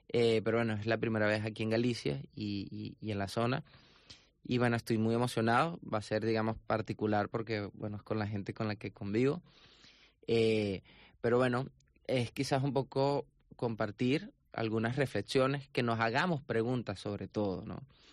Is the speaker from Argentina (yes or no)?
no; Venezuela; Me quitaron todos los documentos. O sea, en teoría, según ellos, no soy venezolano.